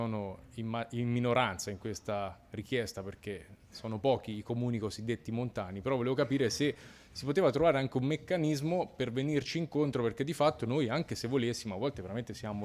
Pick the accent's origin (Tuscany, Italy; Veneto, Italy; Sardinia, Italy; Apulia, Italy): Tuscany, Italy; io ad esempio vengo dalla Valtiberina. In Valtiberina noi abbiamo appunto un territorio prevalentemente montano, ad esclusione di San Sepolcro